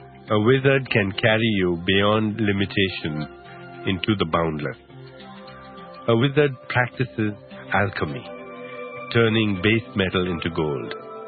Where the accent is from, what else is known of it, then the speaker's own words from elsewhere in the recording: India; want to know why I'm interested in wizards if I come from India. My answer is this. In India, we still believe that wizards exist.